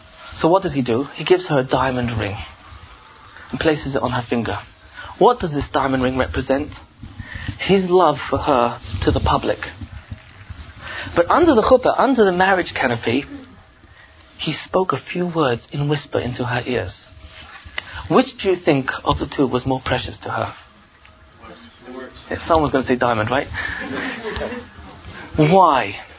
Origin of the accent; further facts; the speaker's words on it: England, United Kingdom; I'm from England.